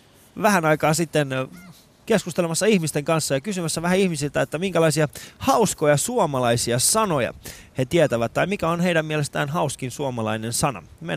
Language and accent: Finnish; Iran; now in Finland; mä oon itse Iranista